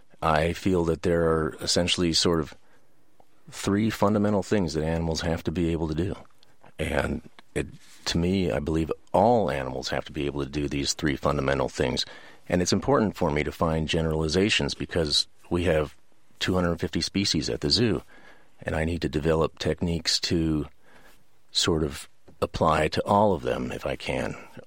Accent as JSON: {"language": "English", "region": "California", "country": "United States", "tie": "born or raised there", "said": "a community that I grew up in the East Bay."}